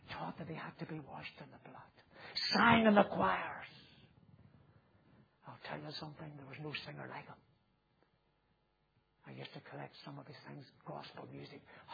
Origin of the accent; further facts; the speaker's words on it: Northern Ireland, United Kingdom; I'm from North Antrim, the county of revival.